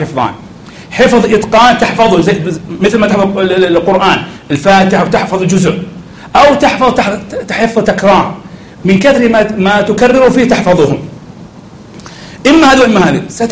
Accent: Saudi Arabia

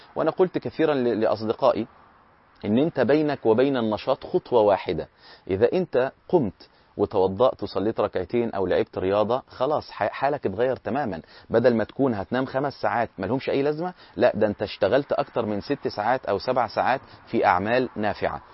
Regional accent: Egypt; كان عندنا في مصر هذا، إن إحنا أغلب المساجد تصلي به كل يوم بجزء.

